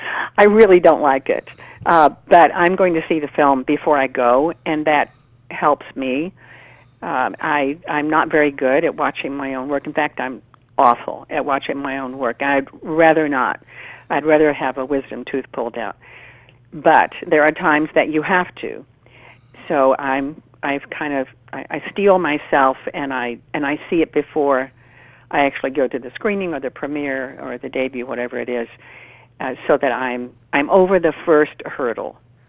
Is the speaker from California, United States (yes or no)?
no; North Carolina, United States; born there; also born or lived in various US places; We moved around a lot. I was born in North Carolina on a Marine base.